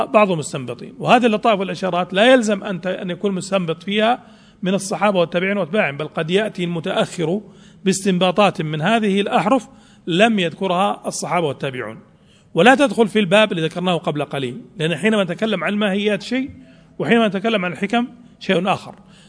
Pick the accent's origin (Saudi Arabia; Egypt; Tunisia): Saudi Arabia; ويعني بتحقيقه في تحقيق عندنا في السعودية وفي تحقيق في مصر